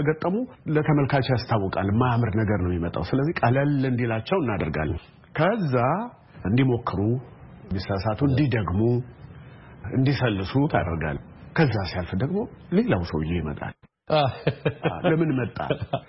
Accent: Harar, Harari Region, Ethiopia; እንግዲህ እኔ ተወልጄ ያደኩት ሀረር ነው።

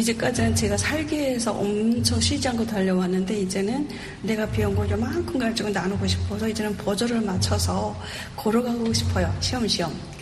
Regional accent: North Korea; moved away; 통일된 다음에 북한 땅에 내 고향에 오히려 북한을 떠나서 밝은 세상에서 살면서

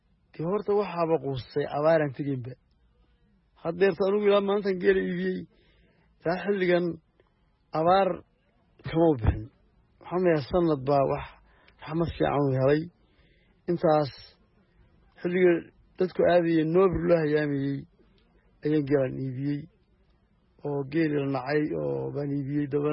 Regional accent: Sool, Somalia; waxaanu nahay Soomaali Soomaal, dhaqankeenu waa xoolo dhaqasho.

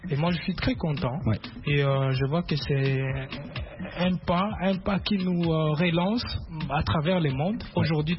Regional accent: DR Congo; Je suis Congolais et fier

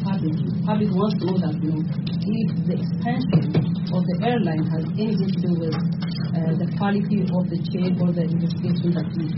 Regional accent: Utah, United States; I'm from Utah.

